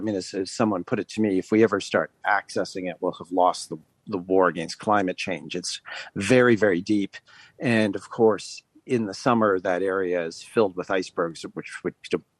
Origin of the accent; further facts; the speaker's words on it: Canada; it seems very strange speaking as a Canadian